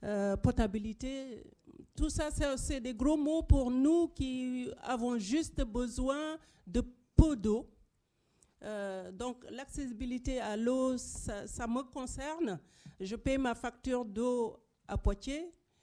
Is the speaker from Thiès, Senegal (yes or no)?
yes; Fandène, Thiès, Senegal; mon village à Fandène, à 80 km de Dakar. Fandène, je suis de Fandène et je connais les bassines.